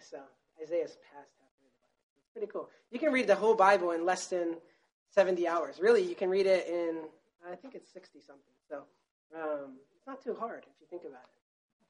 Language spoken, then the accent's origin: English; Rome, Lazio, Italy; I grew up in Rome, Italy.